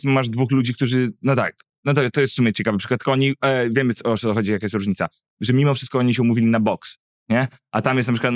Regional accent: Warsaw, Masovian Voivodeship, Poland; also born or lived in London; to od razu mogę się przyznać, no ale jestem z Warszawy.

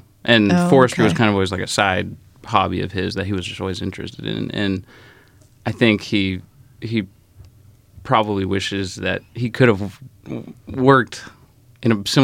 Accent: Syracuse, Nebraska, United States; I grew up in Syracuse, Nebraska.

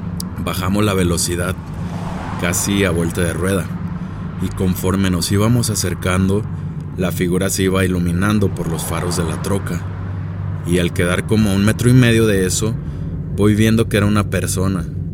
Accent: Jalisco, Mexico; Soy de Los Altos de Jalisco.

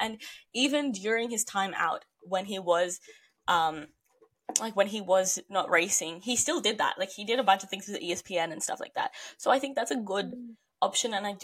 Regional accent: Australia; I'm Australian

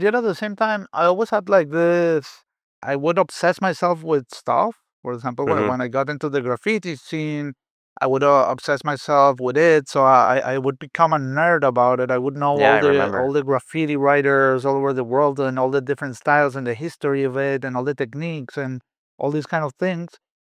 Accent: Venezuela; I'm like a mixture of cultures. My mother is Spanish, my father is German, and I was born and I grew up in Venezuela.

